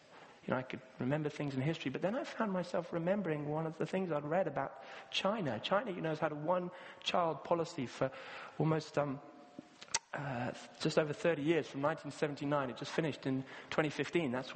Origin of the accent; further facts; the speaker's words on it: Kenya; I grew up in Africa and very aware of sort of apartheid in South Africa, and I was in Kenya